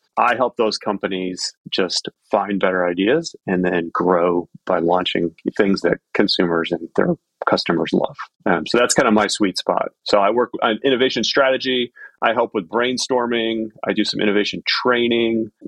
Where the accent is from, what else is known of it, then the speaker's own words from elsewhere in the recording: Dearborn, Michigan, United States; I grew up just outside of Detroit in a city called Dearborn, which is where the headquarters of Ford are. I grew up in a Ford historic home